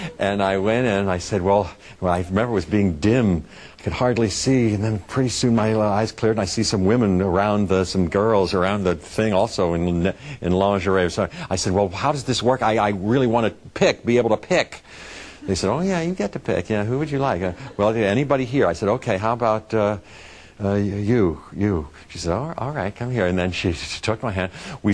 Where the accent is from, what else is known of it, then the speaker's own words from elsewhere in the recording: Pittsburgh, Pennsylvania, United States; I was 13 and a half, I think 14 in my memory, and I grew up in Pittsburgh in the suburbs